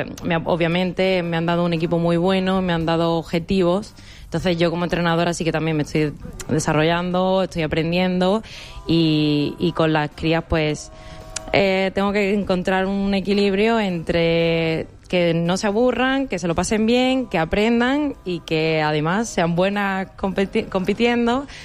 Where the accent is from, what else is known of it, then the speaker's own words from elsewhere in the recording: Málaga, Andalusia, Spain; moved away as an adult; cuando salí básicamente de Málaga, yo salí con 19 años y pues me llegó la oferta y fui un poco a la aventura y me fui a Cantabria de un día para otro